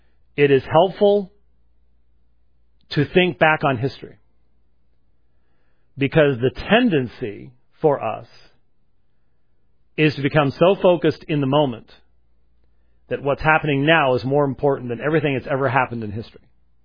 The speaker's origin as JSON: {"language": "English", "region": "Scotland", "country": "United Kingdom", "said": "I'm a Scotsman, for crying out loud. I think it's the weather in Scotland."}